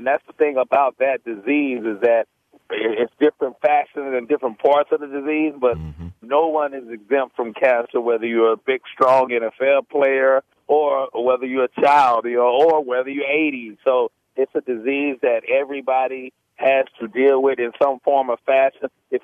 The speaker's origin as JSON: {"language": "English", "town": "Dallas", "region": "Texas", "country": "United States", "tie": "born or raised there", "said": "you know, where I'm from. Yep. I was born in Dallas"}